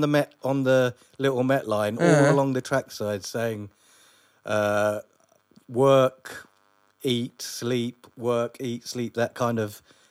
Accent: Wembley, London, United Kingdom; because I grew up in Wembley originally.

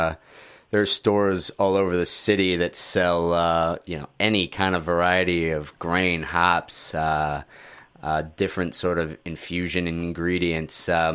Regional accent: St. Louis, Missouri, United States; Even my hometown of St. Louis, there are breweries popping up left and right.

